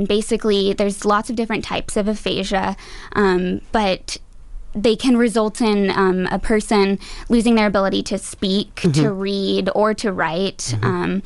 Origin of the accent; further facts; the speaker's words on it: New Mexico, United States; Yes, I am from New Mexico.